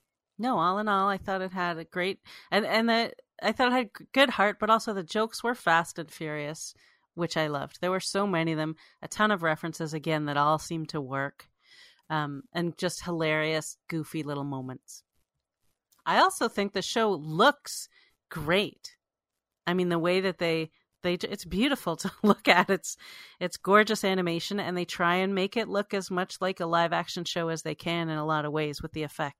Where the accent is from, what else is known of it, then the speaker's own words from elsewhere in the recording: Canada; I'm Canadian